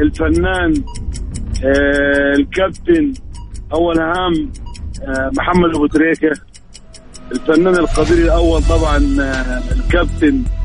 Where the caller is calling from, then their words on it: Jeddah, Makkah Province, Saudi Arabia; انا بكلمكم من جدة.